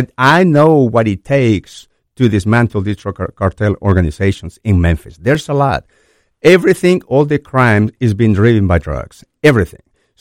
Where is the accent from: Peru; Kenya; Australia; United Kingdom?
Peru; Lima; English is a second language; moved away as an adult; now in United States; I came from Lima, Peru at the age of 20, seeking the American dream. I loved America.